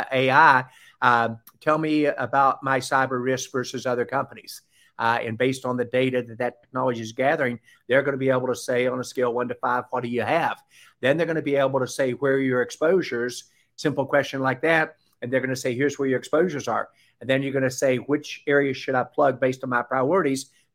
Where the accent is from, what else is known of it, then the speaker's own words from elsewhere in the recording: the South, United States; accent: Southern; my Southern accent tends to be hard to emulate